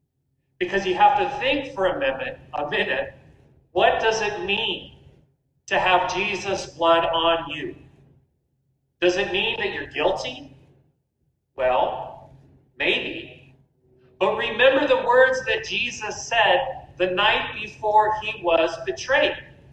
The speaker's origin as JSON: {"language": "English", "town": "Sedona", "region": "Arizona", "country": "United States", "tie": "born or raised there", "said": "Growing up in my hometown of Sedona, Arizona, I had a friend who was Pentecostal Christian."}